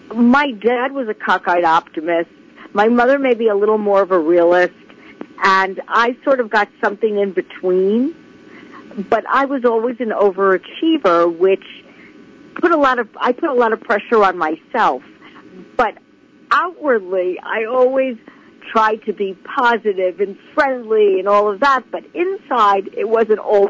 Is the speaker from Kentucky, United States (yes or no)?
no; New York, United States; born there; I was born in Manhattan, New York. I still live here. I love it. I thrive here.